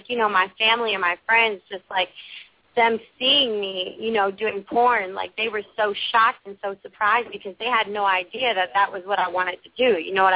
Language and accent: English; Milwaukee, Wisconsin, United States; now in Los Angeles, United States; Well, to be honest, I'm not originally from Los Angeles. I'm from Wisconsin. I'm from Milwaukee, Wisconsin, so I'm from the Midwest.